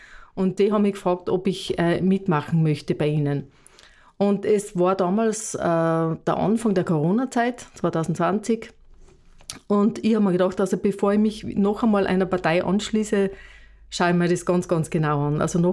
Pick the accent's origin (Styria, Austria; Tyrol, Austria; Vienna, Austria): Tyrol, Austria; Oberlienz; Ich bin eben, wie du sagst, eine gebürtige Oberlienzerin. Ich bin die jüngste von 8 Kindern. … Ich komme vom Schneiderhof in Oberlienz. Ich bin nach der Matura nach Innsbruck